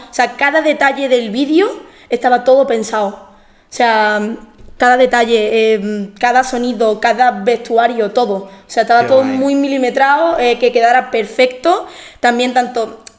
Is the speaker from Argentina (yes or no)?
no; Málaga, Andalusia, Spain